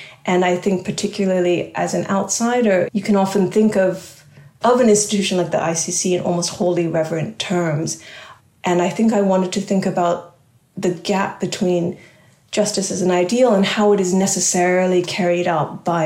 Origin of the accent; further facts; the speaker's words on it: California, United States; I always remember I grew up in California